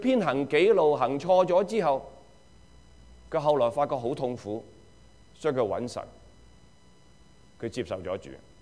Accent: China; 我哋中國人係咪以前嘅婚姻比現在嘅婚姻更好咧？

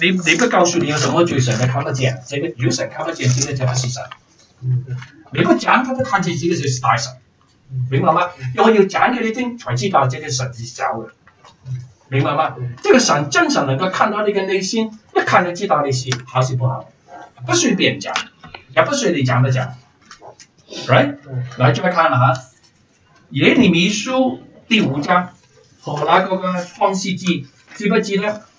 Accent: China; now in Canada; 我们来到这里，加拿大还是说我们是中国人，他们是外国人。

